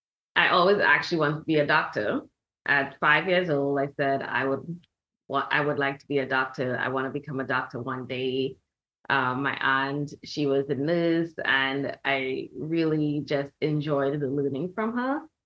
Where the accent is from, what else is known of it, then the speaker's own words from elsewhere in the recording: Trinidad & Tobago; I grew up in Trinidad and Tobago, so very much child of the island, loved it. And I grew up in a huge family.